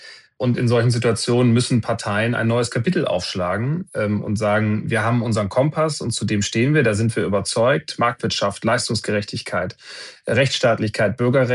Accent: North Rhine-Westphalia, Germany; Ich bin Münsterländer

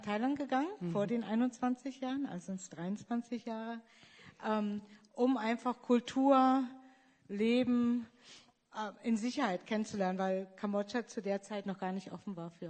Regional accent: Germany; moved away; Ich bin eigentlich keine richtige Deutsche mehr.

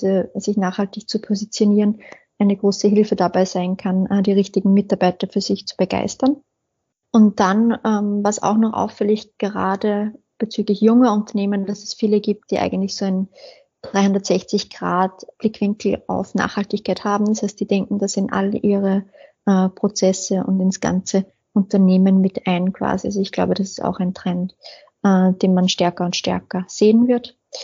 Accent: Austria; also born or lived in Denmark; Ich komme aus Österreich, das hören manche vielleicht schon. Bin 35 Jahre alt und dieses Jahr wieder nach Österreich gezogen. Tatsächlich war ich 13 Jahre im Ausland.

